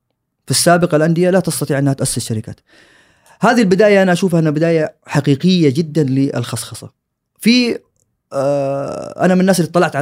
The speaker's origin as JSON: {"language": "Arabic", "country": "Saudi Arabia", "said": "هذا اللي هو اليوم احنا نشوفه في عندنا في السعودية."}